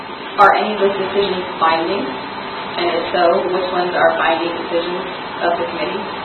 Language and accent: English; Stockton Springs, Maine, United States; I'm from Stockton Springs